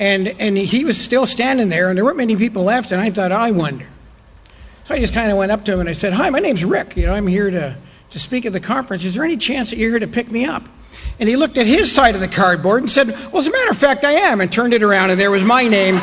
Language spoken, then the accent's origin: English; Oakville, Ontario, Canada; My hometown is Oakville, Ontario. Oakville is about 40 minutes west of the downtown of Toronto.